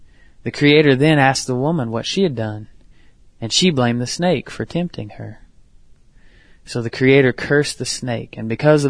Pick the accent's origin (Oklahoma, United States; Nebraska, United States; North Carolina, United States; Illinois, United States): Oklahoma, United States; Tahlequah; I'm from the Cherokee tribe in Tahlequah, Oklahoma.